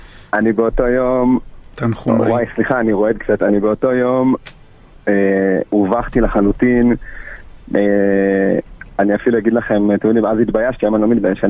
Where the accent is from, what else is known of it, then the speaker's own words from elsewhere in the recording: Holon, Tel Aviv District, Israel; אני בגדול מחולון